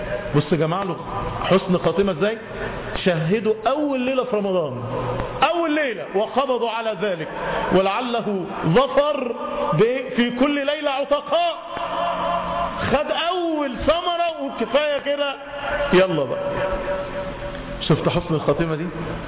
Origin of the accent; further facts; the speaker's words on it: Cairo, Cairo Governorate, Egypt; ورحت أصلي في مسجد في مدينة نصر عندنا في القاهرة